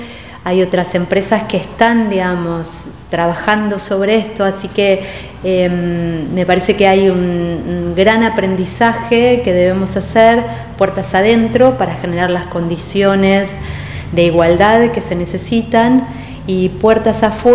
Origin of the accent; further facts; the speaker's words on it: La Plata, Buenos Aires Province, Argentina; Bueno, yo soy platense, tuve la suerte de nacer en esta hermosa ciudad universitaria